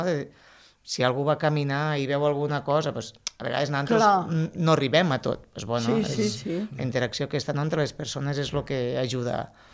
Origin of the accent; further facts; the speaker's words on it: El Masroig, Catalonia, Spain; jo que sóc del Marroig